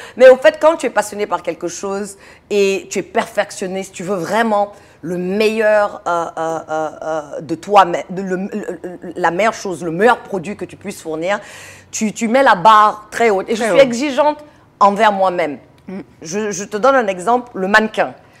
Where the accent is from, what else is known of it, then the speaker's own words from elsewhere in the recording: United States; moi, je suis américaine, je suis tête brûlée